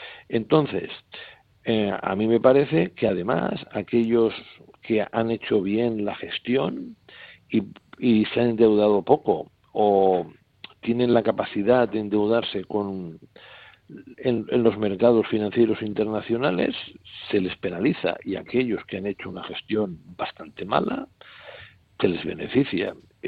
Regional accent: Catalonia, Spain; yo soy catalán

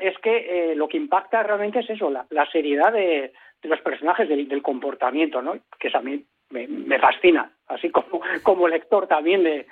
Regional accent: Vigo, Galicia, Spain; born there; now in Basque Country, Spain; Yo soy gallego, o sea, yo nací en Vigo, mis padres son gallegos, yo vine aquí, yo me integré aquí y no me resulta contradictorio decir siempre que tengo doble nacionalidad, la gallega de nacimiento y la vasca de adopción.

